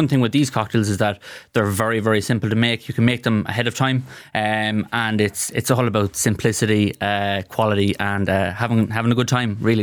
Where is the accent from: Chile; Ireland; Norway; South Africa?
Ireland; Connacht; because I know growing up in Leitrim.